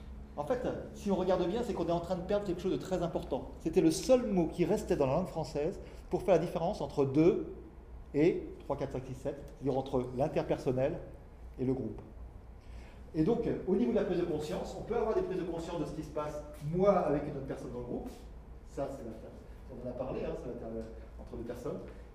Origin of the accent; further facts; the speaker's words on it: France; je suis français, j'ai à peu près appris la grammaire